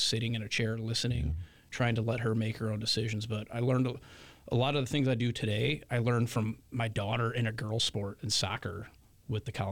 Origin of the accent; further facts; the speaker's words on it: Roseville, Michigan, United States; also born or lived in St. Clair Shores; Metro Detroit area. Grew up in Roseville in the Fraser area, a little bit of St. Clair Shores, but all right in that area.